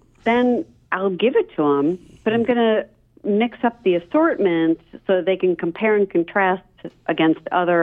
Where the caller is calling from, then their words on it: Chicago, Illinois, United States; I am outside of Chicago right now.